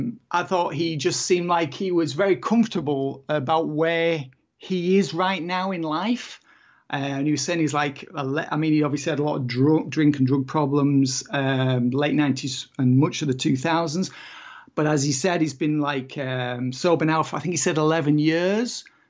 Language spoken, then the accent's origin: English; Kendal, North West England, United Kingdom; My hometown. It was my hometown.